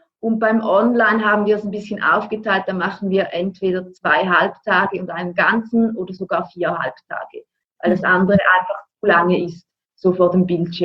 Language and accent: German; Switzerland; ich bin aus der Schweiz, ich bin eigentlich gelernte Primarlehrerin.